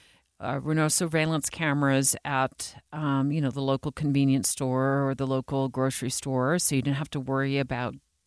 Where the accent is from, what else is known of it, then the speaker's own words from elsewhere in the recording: Arizona, United States; because I grew up in Arizona, most of the front yards were gravel